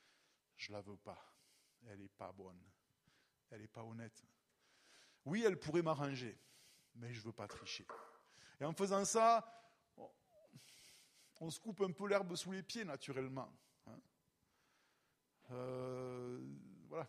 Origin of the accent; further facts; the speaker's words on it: France; je m'exprime en tant que Français, venant d'un pays qui n'a jamais été un pays